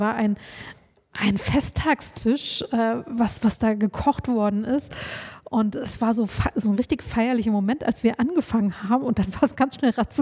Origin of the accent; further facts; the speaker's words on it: Thuringia, Germany; jetzt muss ich als Thüringerin aufpassen